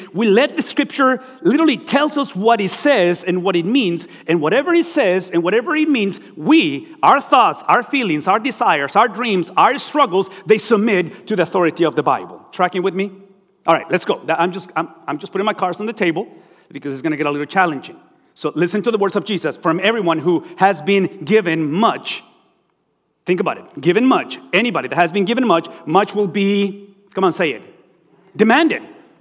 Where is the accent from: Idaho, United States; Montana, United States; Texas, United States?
Texas, United States; I'm a Texan, so I just said fix.